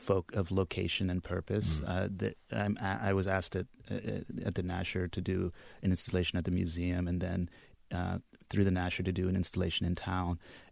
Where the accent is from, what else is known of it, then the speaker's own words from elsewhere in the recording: Columbus, Ohio, United States; Yeah, I grew up in Columbus, Ohio.